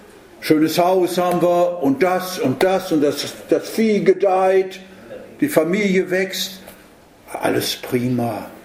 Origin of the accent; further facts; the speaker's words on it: Southern Germany, Germany; moved away as an adult; wenn ich dann wieder nochmal in meine alte Heimat zurückkomme, nach Süddeutschland, dann finde ich dort, ah ja, Obstbäume, Weinstöcke und so. Ich habe ja oberhalb vom Weinberg gelebt, ja. 38 Jahre lang.